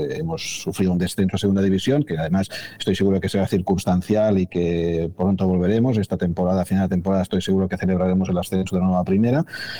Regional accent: Igualada, Catalonia, Spain; Yo soy de Igualada y empecé trabajando para algunas entidades deportivas locales

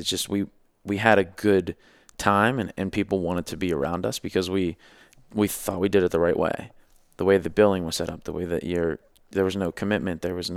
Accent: Mount Washington, United States; we grew up in Mount Washington. Coming from that to making the amount of money we were, to leave was a huge decision.

